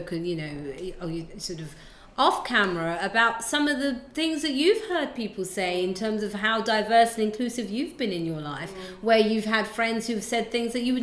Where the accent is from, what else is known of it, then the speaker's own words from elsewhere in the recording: Ghana; I'm from Ghana. So I'm from Ghana, so we have a dish called jollof rice.